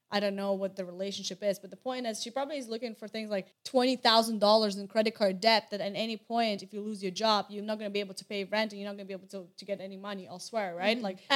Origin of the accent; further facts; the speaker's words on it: Belarus; English is a second language; moved away as an adult; now in Canada; And I'm actually an immigrant, born and raised in Belarus, came to Canada about 8 years ago.